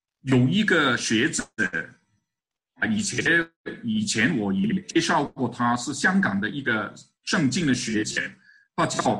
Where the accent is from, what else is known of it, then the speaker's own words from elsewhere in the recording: China; 我们从中国来的很多都是知识分子